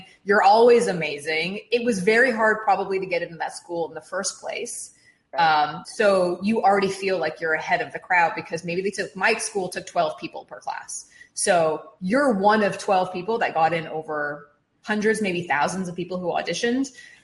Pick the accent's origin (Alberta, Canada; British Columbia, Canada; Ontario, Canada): Ontario, Canada; Toronto; now in Los Angeles, United States; I'm from Toronto originally